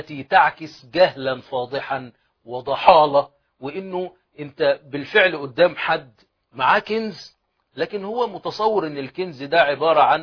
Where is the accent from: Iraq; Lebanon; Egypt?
Egypt; في عندنا في مصر وفي العالم العربي حصص إعلامية مخصصة لتحقير التراث